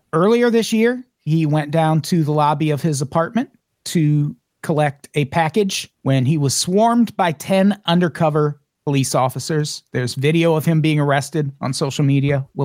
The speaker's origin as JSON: {"language": "English", "region": "Illinois", "country": "United States", "tie": "born or raised there", "said": "I know when I grew up in Illinois, it was pretty well known"}